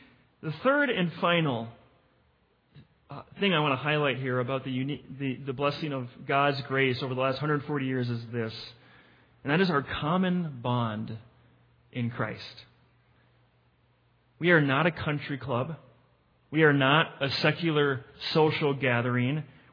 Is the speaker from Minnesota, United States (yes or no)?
yes; Mound, Minnesota, United States; As you know, as some of you know, I'm from Mound, Minnesota. It's the west side of Lake Minnetonka, west of Minneapolis.